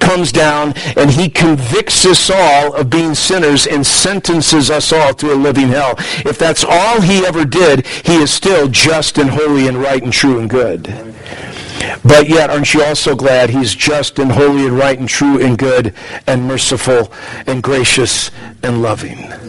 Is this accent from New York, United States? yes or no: no; Wheaton, Illinois, United States; Again, growing up in Wheaton, when the Lord got a hold of my life as a 17-year-old in high school